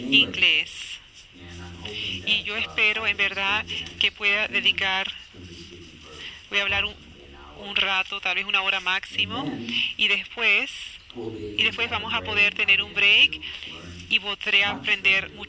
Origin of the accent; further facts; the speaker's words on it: Canada; moved away as an adult; now in United States; yo soy canadiense, yo nací en Canadá originalmente, y en 1948, y en 1985, yo vine a visitar Estados Unidos